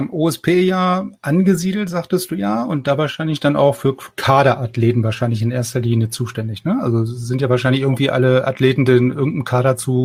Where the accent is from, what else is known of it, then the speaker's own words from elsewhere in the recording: Laatzen, Lower Saxony, Germany; ich komme ja nun aus Laatzen